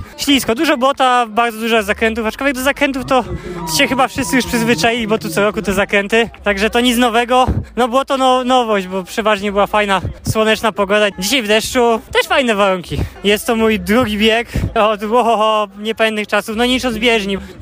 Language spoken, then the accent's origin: Polish; Rybnik, Silesian Voivodeship, Poland; Jestem z Rybnika i zawsze będę tutaj chętnie biegał